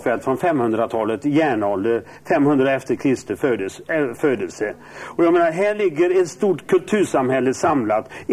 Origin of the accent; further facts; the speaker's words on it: Västra Götaland County, Sweden; Vi ska väl inte skämmas för att vi är från Västgöta.